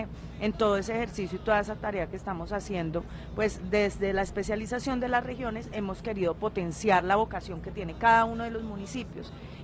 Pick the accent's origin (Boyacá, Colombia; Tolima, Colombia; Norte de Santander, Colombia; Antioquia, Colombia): Tolima, Colombia; Rioblanco; yo soy del sur del Tolima, yo soy de un municipio muy cercano acá a Planadas que se llama Río Blanco, Tolima, y nosotros, por supuesto, allá también somos cafeteros.